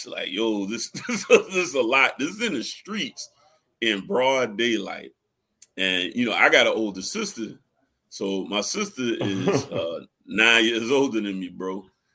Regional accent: Georgia, United States; and it's funny because I'm from Georgia, but like

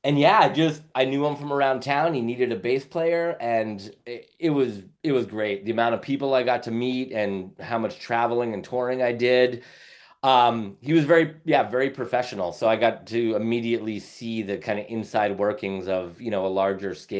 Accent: Portsmouth, New Hampshire, United States; also born or lived in Melrose, Massachusetts; Yes, I was born in Melrose, Massachusetts. I lived there for a couple years, but then Portsmouth, New Hampshire from probably the age of about 6 on up until last year.

